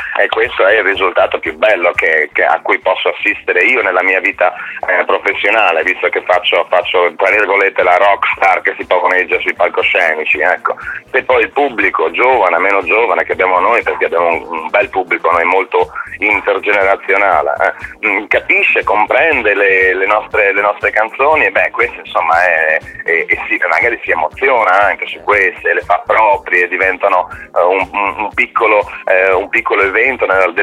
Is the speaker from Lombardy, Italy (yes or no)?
no; Veneto, Italy; Sì, siamo veneti noi.